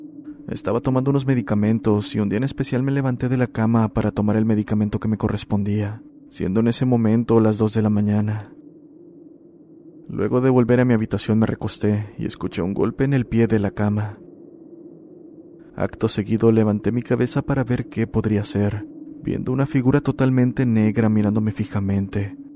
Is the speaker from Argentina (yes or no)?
no; Paraguay; soy de Paraguay. Este es mi relato.